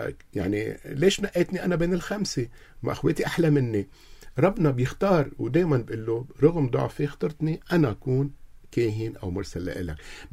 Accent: Lebanon; أنا كمرسل لبناني مهندس صوت

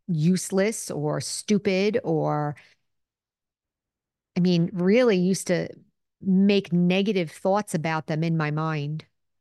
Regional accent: Northeast, United States; I was brought up here in the United States and in the Northeast

